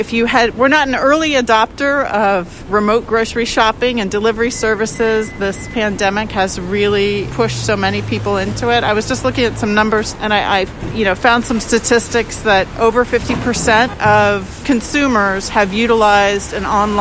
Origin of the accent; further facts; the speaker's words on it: Alaska, United States; moved away as an adult; I grew up in Alaska. I'm a third generation Alaskan. My dad was a commercial fisherman. So we were small business people.